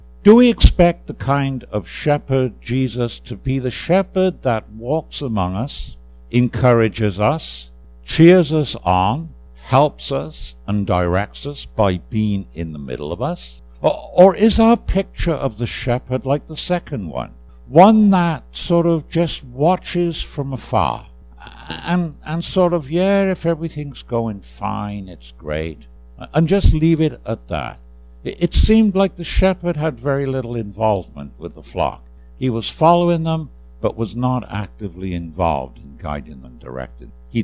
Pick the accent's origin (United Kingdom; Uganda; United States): United Kingdom; Wales; So I grew up in Wales, and we sang a Welsh tune this morning